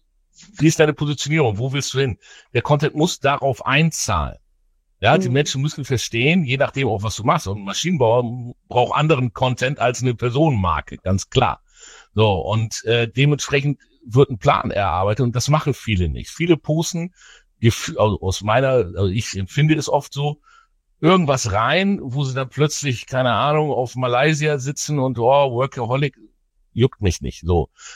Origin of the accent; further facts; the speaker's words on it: Bremen, Germany; So, jetzt komme ich aus Bremen, ja.